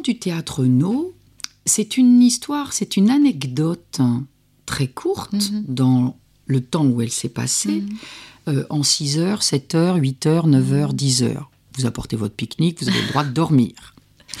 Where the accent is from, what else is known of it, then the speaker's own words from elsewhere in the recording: France; je suis française, donc avec une ancestralité grecque